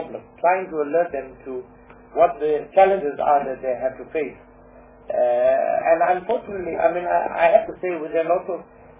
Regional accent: South Africa; I have to say as a South African, I get very worried with you people in Parliament.

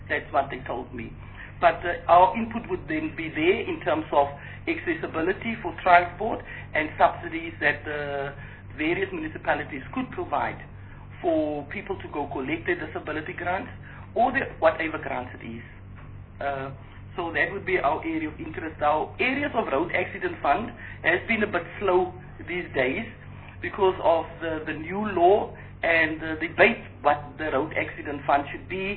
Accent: Western Cape, South Africa; I'm from the Western Cape

